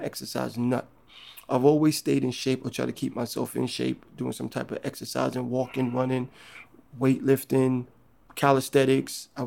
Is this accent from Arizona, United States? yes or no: no; Harlem, New York, United States; I'm an actor from Harlem.